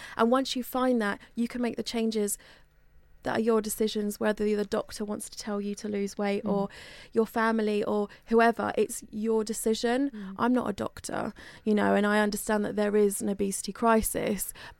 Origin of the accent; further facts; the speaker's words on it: Bury St Edmunds, East of England, United Kingdom; I come from a small town called Bury St Edmunds and I was always the weirdo in my hometown.